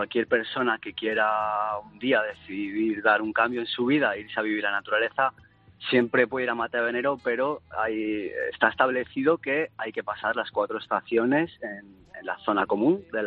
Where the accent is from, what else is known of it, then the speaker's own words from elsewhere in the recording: Ponferrada, Castile and León, Spain; born there; Bueno, yo nací en Ponferrada y queda cerca. Está correcto, en el Bierzo.